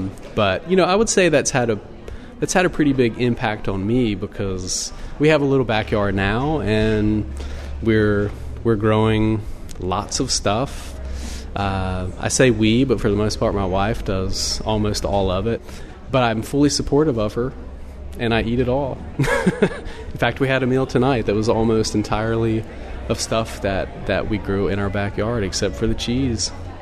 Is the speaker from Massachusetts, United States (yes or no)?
no; Burlington, North Carolina, United States; now in San Francisco, United States; I am originally from Burlington, North Carolina. And I've lived here in the Mission for about 7 years.